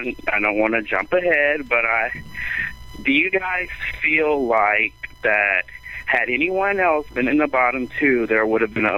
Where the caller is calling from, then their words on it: Chattanooga, Tennessee, United States; I am from Chattanooga, Tennessee.